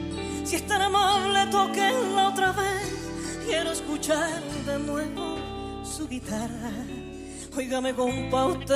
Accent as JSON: {"language": "Spanish", "town": "Cartagena", "region": "Bolívar", "country": "Colombia", "tie": "born or raised there", "said": "soy la gaitera cartagenera. Es mi apellido y nombre de pila y soy nativa de mi Bolívar."}